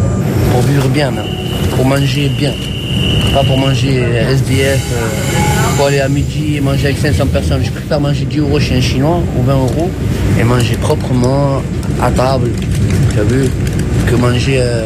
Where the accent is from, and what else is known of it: Marseille, Provence-Alpes-Côte d'Azur, France